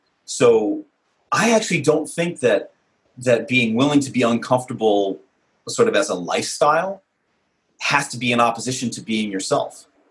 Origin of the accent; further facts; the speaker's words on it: Brooklyn, New York, United States; I grew up in Brooklyn, New York, in a very diverse community in the 70s and 80s and 90s.